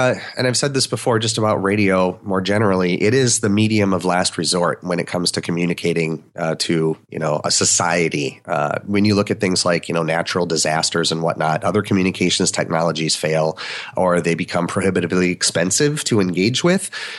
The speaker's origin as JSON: {"language": "English", "region": "Wisconsin", "country": "United States", "said": "I'm from Wisconsin, and my hometown is 35,000 people. When I was growing up, a lot of that was farming and factory workers."}